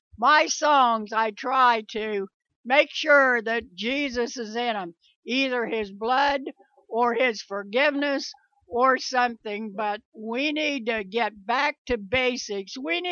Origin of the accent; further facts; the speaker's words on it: United States; I'm an American. I was born and raised American, and I'm proud to be an American.